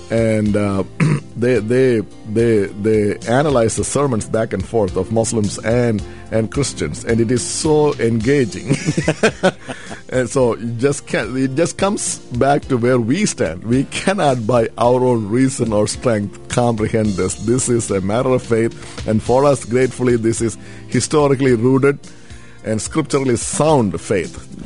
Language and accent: English; India; I come from India, and my state is about 35 million. We have about 10 million Muslims and 9 million Christians, and the rest Hindus in the state I grew up in, India.